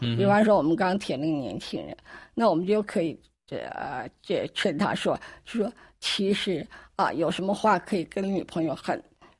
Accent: China; 我们中国人真的是很有智慧的一个民族

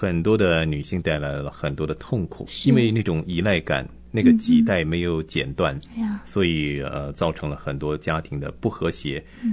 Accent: China; 我们中国人很多错误的传统观念呢

